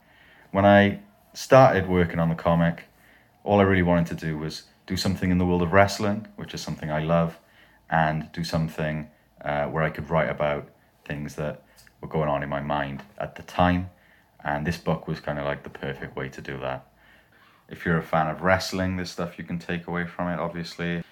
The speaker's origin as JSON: {"language": "English", "region": "Wales", "country": "United Kingdom", "said": "I'm a cartoonist from Wales"}